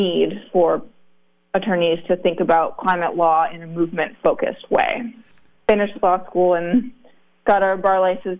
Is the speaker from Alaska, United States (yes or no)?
yes; Alaska, United States; I grew up in Southeast Alaska, and at this point, everybody has something they love that's impacted by climate change. And for me, being from Alaska, which is really on the front lines of climate change